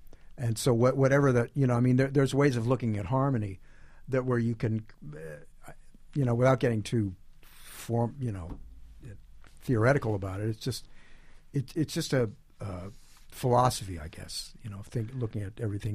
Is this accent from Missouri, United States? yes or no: yes; St. Louis, Missouri, United States; And also, growing up in St. Louis, there was a very strong kind of blues strain to a lot of the jazz that was going on there.